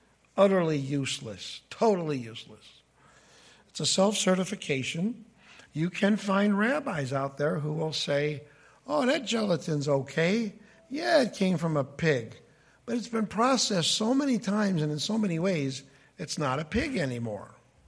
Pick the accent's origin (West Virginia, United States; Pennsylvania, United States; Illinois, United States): Illinois, United States; Chicago; I'm not saying this because I'm from Chicago, okay?